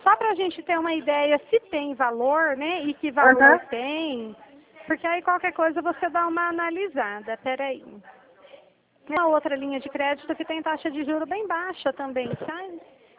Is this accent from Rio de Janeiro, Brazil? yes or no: no; São Paulo, Brazil; Eu sou aqui do estado de São Paulo